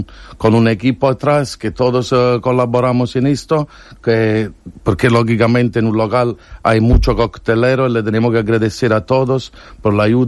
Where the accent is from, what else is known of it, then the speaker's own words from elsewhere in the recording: Naples, Campania, Italy; Spanish is a second language; Como lo mismo que yo vengo de Napoli, y hacemos la pizza, una buena pasta